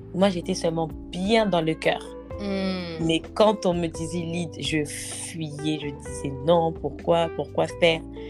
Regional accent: Paris, Île-de-France, France; J'ai 28 ans. J'habite en France, en région parisienne. Donc moi, je viens de Paris.

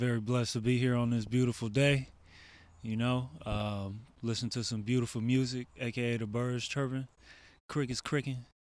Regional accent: Hyde Park, Illinois, United States; and I grew up in Hyde Park, by the way, 53rd Street

